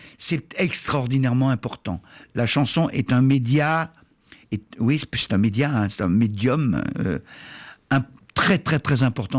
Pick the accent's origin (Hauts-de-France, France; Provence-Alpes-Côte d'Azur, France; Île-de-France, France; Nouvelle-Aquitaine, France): Île-de-France, France; Paris; born there; je suis né à Paris en 65, j'ai 52 balais.